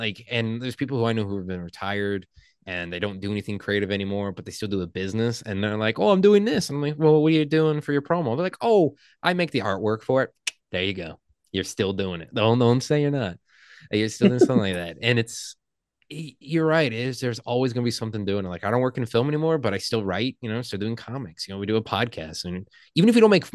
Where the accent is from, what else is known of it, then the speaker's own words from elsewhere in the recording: Illinois, United States; moved away as an adult; because I'm from Illinois originally. I may be in Arizona, but almost 20 years in Illinois.